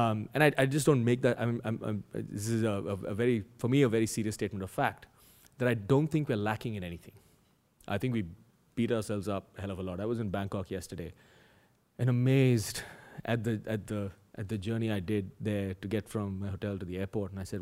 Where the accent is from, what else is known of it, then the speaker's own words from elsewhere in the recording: India; moved away as an adult; now in Perth, Australia; when I moved here from India about 7 years ago, so I was a consultant in India. I moved to the same company 7 years ago to set up an office in Perth. I'd never been to Australia.